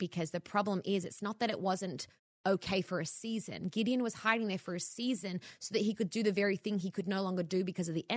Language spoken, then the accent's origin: English; Australia; now in Los Angeles, United States; I moved to LA from Australia to be in ministry, not media.